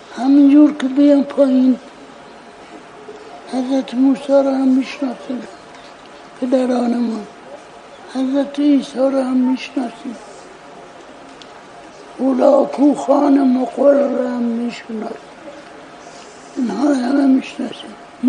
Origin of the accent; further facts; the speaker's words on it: Iran; ما ایرانی هستیم و به ایرانیتمون افتخار هم میکنیم